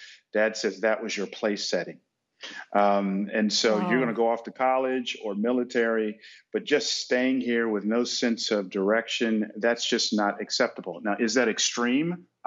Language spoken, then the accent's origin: English; Atlanta, Georgia, United States; We grew up in Atlanta, and I'm a child of the 80s